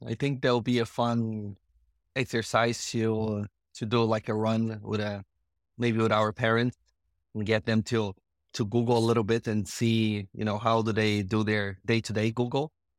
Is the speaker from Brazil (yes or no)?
yes; Brazil; also born or lived in Argentina / Netherlands; now in Dublin, Ireland; I am based in Dublin, Ireland. I've been here I'm from Brazil. I moved around a lot. I lived in Argentina and Holland, and I've been in Ireland now for 7 years.